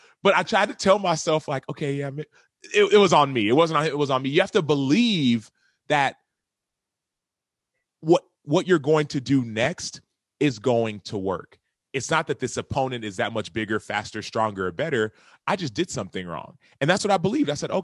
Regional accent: Dallas, Texas, United States; I'm from Dallas. The school's in Houston.

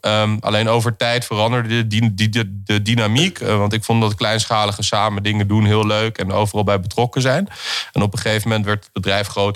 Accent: Amsterdam, North Holland, Netherlands; Ik ben zelf Amsterdammer, ook geboren aan de gracht. De rondvaarten komen langs het ziekenhuis waar ik ben geboren, aan de Prinsengracht, ons lieve vrouw, gasthuis.

